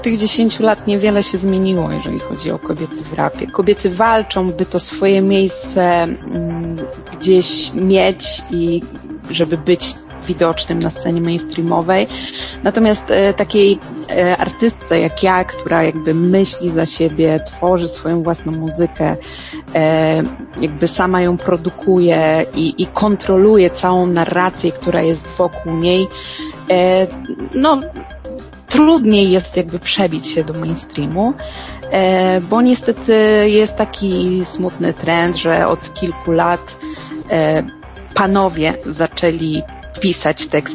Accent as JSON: {"language": "Polish", "town": "Gorzów Wielkopolski", "region": "Lubusz Voivodeship", "country": "Poland", "said": "sama pochodzę z zachodniej części Polski, z Gorzowa Wielkopolskiego."}